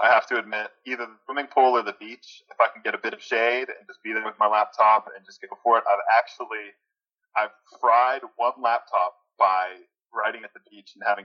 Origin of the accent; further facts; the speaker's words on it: Pittsburgh, Pennsylvania, United States; And I'm from Pittsburgh, and which is a city of sports nuts. A depression falls over the city when, like last week, the Steelers lost.